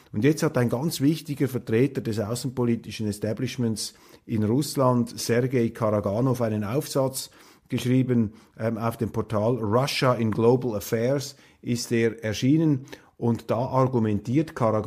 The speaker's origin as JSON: {"language": "German", "country": "Switzerland", "said": "Aber bei mir löst das etwas anderes aus als Schweizer."}